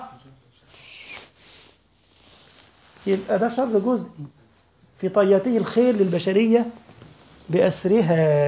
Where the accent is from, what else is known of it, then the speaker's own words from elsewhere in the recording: Giza Governorate, Egypt; كان عندنا في الجيزة كلام ده من حوالي ازيد من 15 سنة